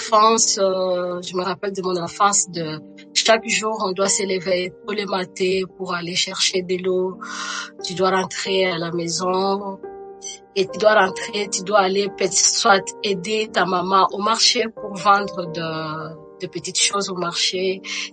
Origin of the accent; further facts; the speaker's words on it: Goma, North Kivu, DR Congo; born there; Je suis née à Goma.